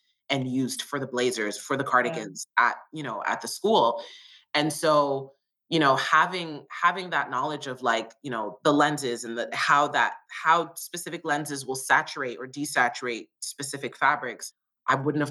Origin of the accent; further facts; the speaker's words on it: Toronto, Ontario, Canada; I'm from Toronto, but I'm currently in Vancouver filming a really cool Amazon series.